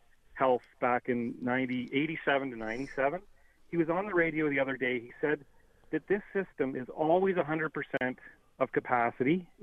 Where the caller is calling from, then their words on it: Ontario, Canada; I am from Ontario, as you know, and that fellow calling from Ontario, it is a friggin' disaster up here.